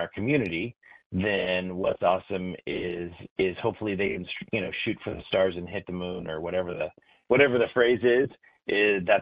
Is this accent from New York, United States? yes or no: no; Napa, California, United States; I grew up in Napa. I was the only white kid in class. It was all Hispanics and field workers. And so all I knew was the Mexican culture, which I love. And it's a big piece of who I am. I speak fluent Spanish.